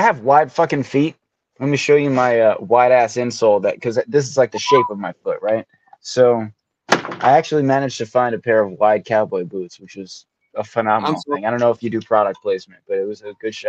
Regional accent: Brooklyn, New York, United States; Oh, me? Yeah. I'm from Brooklyn. I'm born and raised in Brooklyn.

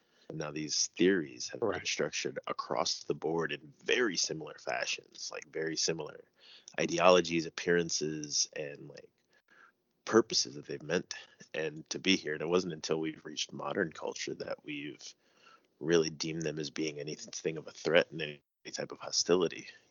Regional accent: East Coast, United States; And I grew up on the East Coast and stuff, and I've always heard more of the alien sightings and stuff out west.

